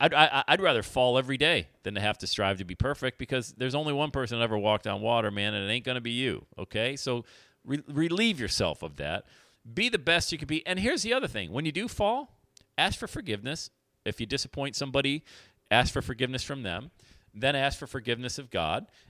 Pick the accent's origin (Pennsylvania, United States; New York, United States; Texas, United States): New York, United States; Buffalo; But the Buffalo Bills, where I grew up in the Buffalo area from my whole life